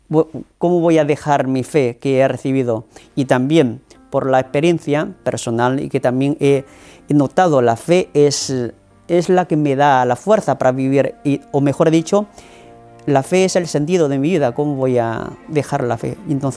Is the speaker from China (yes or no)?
yes; North China, China; Spanish is a second language; Yo vengo de China, que de una diócesis del norte. Ya desde pequeño yo ya soy católico, que porque mi familia, que siempre ha sido católica de generación